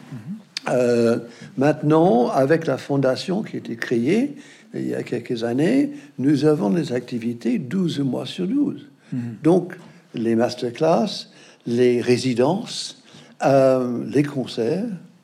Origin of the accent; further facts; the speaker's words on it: United States; Enfin, moi, je suis un Américain.